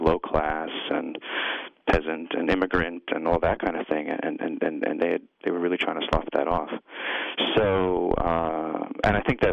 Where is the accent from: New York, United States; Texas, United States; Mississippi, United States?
New York, United States; moved, like, to where I grew up on Long Island